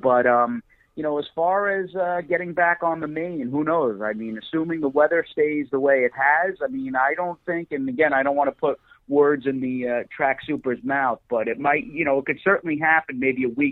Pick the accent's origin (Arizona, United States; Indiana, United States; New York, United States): New York, United States; Floral Park; I actually grew up, and you know, funny story, and not to bore everybody, but I'm from Floral Park, and I mean literally.